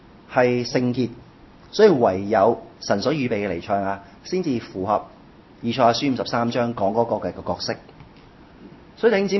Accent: Hong Kong; 我好感动作为一个香港人。

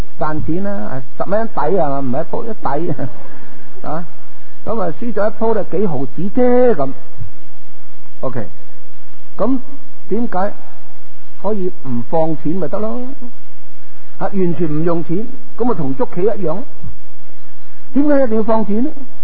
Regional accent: Hong Kong; 因为打牌是我们香港人最常见的玩意来的

